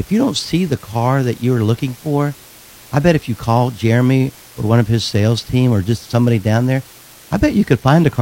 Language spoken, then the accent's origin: English; Charleston, West Virginia, United States; I'm from Charleston. I'm a Charleston. Yeah, I'm a West Virginian.